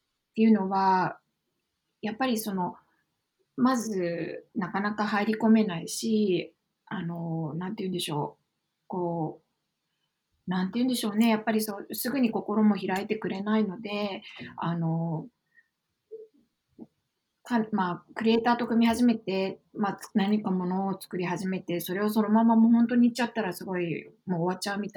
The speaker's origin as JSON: {"language": "Japanese", "region": "Kyushu", "country": "Japan", "said": "私も九州出身なので九州と言えば入りやすいんですけど、異邦人なんですよね。"}